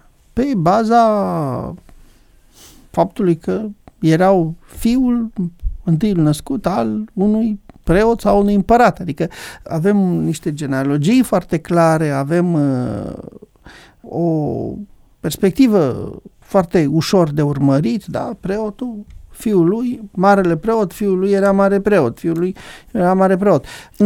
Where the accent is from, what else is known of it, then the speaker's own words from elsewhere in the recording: Romania; cred că noi ca români suntem foarte talentați de la capitolul ăsta